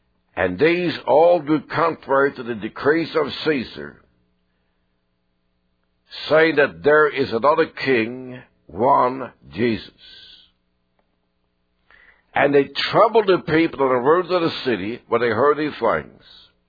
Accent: Sweden; I remember I was raised in Sweden, and I remember it was a secular country

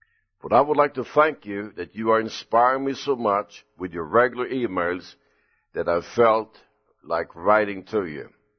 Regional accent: Punjab, India; at India-Pakistan border in the Punjab state. And the main borderline is just 15 miles away from my hometown. That is known as Dera border section.

